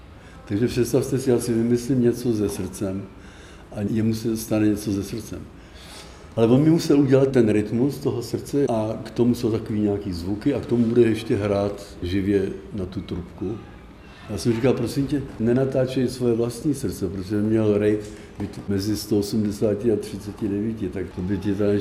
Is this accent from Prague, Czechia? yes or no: yes; Prague, Czechia; Já nejsem takový strašný vlastenec, ale já jsem Pražák, takže pro mě je to strašně důležitý.